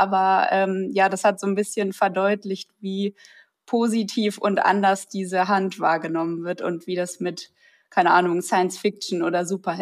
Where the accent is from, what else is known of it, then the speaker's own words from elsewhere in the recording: Hamburg, Germany; Ich bin 2001, also im neuen Jahrtausend, in Hamburg geboren. Und ich habe einen großen Bruder und bin mit meinen Eltern da aufgewachsen.